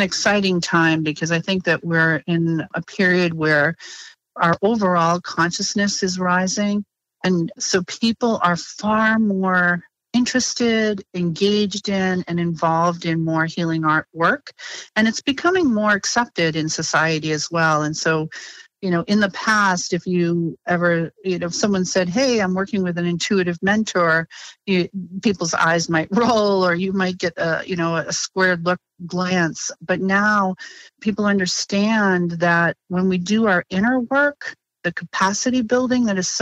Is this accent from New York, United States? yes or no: no; Maine, United States; moved away as an adult; So I grew up in a little coastal town in Maine, where I was just one of a handful of kids who, upon graduating high school, decided to leave the state and go to college.